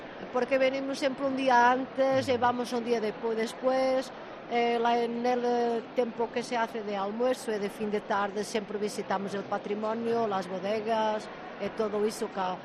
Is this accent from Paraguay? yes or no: no; Norte, Portugal; Nosotros somos de Norte Portugal.